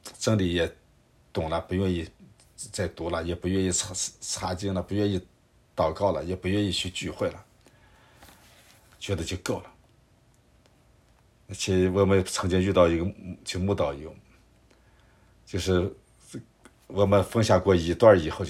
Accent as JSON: {"language": "Chinese", "country": "China", "said": "那么我们中国人跟这个日本人的关系"}